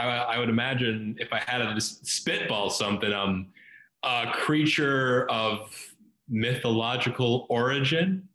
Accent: Ohio, United States; I grew up in Southwest Ohio. Out there, we know him as the Ohio Grassman.

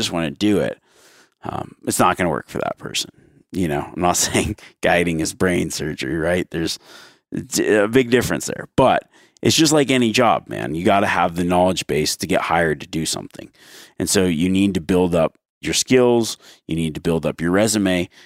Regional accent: Nevada, United States; I grew up in Nevada, but I also, my grandpa lived in Montana.

